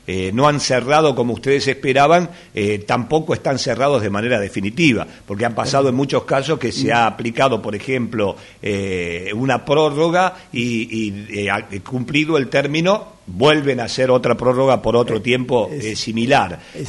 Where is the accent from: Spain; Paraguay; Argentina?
Argentina; nos desalienta, pero nos desalienta como argentinos, digamos